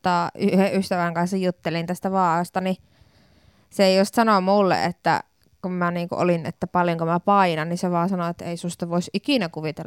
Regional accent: Savonia, Finland; me ollaan savolaisia ja me ollaan pyöreitä pullukoita

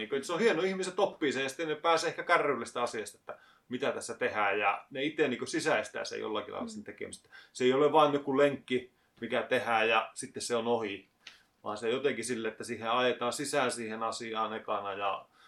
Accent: Rovaniemi, Lapland, Finland; Joo, minä olen Rovaniemeltä tästä näin ja joskus paljon käynyt muuallakin, mutta jotenkin se aina on vaan tuntunut kodilta.

